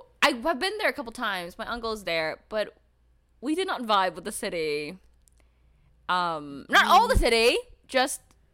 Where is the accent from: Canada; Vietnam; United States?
Vietnam; so I'm from Vietnam, born and raised